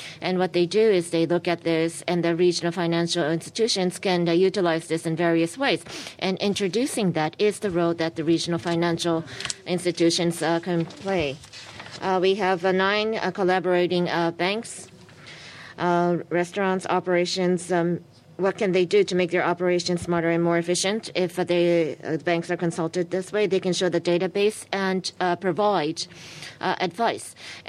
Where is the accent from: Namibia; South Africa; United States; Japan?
Japan; Hyogo; I'm from Hyogo Prefecture, but it says I'm from Okayama Prefecture.